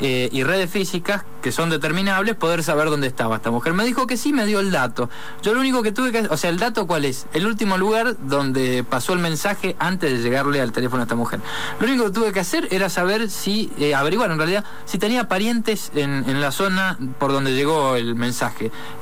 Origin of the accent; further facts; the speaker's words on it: Argentina; Sí, superior porque somos argentinos.